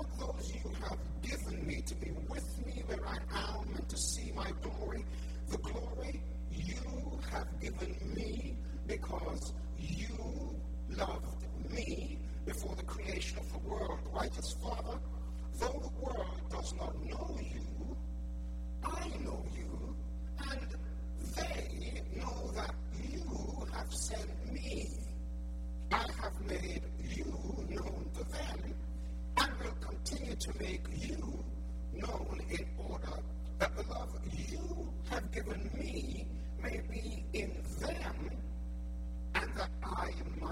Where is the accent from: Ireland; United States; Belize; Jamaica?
Jamaica; also born or lived in United Kingdom; I am a Jamaican. I do know about the virtues of long sermons, but I'm also a Brit